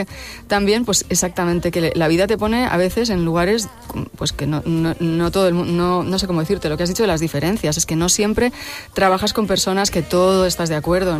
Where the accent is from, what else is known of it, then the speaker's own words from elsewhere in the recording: Cuenca, Castilla-La Mancha, Spain; born there; Me hace muchísima ilusión estar aquí porque además nací en Cuenca, aunque no he vivido allí mucho tiempo.